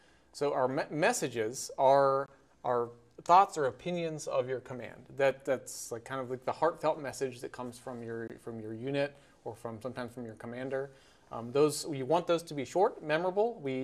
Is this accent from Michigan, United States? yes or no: no; South Carolina, United States; Sure, I'll start. I grew up in South Carolina, enlisted in the Navy in 2012 as a mass communication specialist